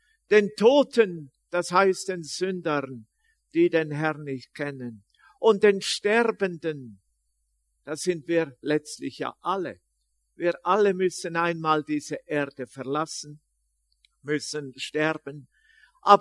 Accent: Bern, Switzerland; accent: Bernese German; now in Austria; Ich als Schweizer kann das sagen, aber schon als einer, der 50 Jahre in Österreich tätig ist

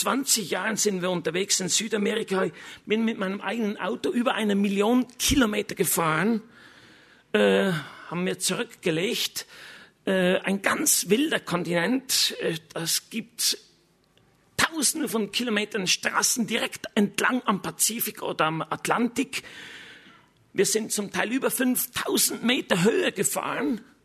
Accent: Switzerland; Meine Frau kommt aus Bayern, Entschuldigung, und ich bin Schweizer.

